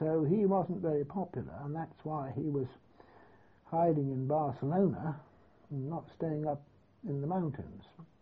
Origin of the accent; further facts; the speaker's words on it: England, United Kingdom; They had no problems of any sort from being English.